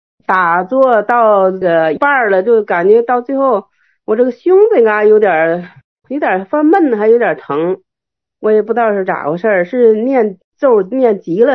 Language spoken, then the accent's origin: Chinese; Shanhaiguan, Hebei, China; 我老家山海关的。